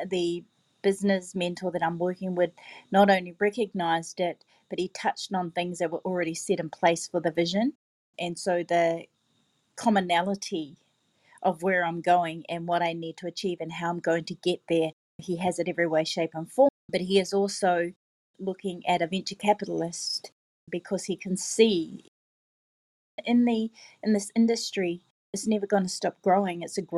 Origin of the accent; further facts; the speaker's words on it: New Zealand; now in Gold Coast, Australia; I am from New Zealand, but I live in Australia on the Gold Coast.